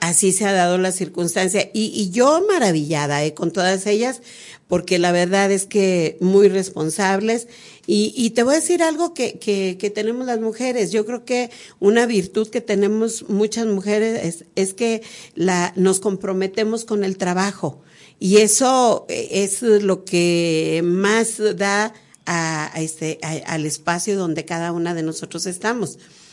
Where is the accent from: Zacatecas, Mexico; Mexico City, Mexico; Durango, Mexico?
Durango, Mexico; cuando se llega la oportunidad de que salgo yo del sexto año, me vengo a la ciudad de Durango porque en mi pueblo pues ya no había secundaria.